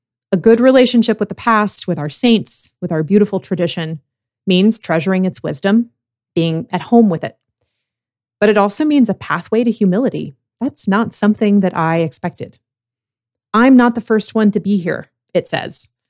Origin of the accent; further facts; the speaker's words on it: United States; As an American Anglican, I continue to ask in 2023, what will we do with what we've inherited?